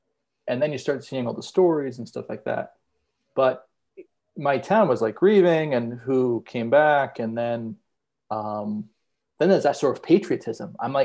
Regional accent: Long Island, New York, United States; now in Los Angeles, United States; And so I grew up in Long Island, and now I live in LA.

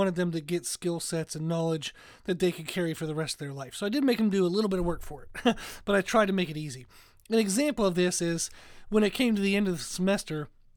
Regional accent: United States; even though I'm like American and we use units that don't make any sense.

